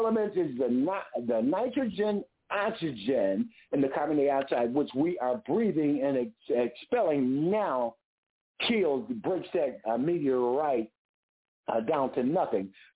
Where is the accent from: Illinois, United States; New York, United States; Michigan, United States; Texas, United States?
Michigan, United States; Grand Rapids; now in Detroit, United States; I'm in Detroit right now, but we're all from Grand Rapids, Michigan.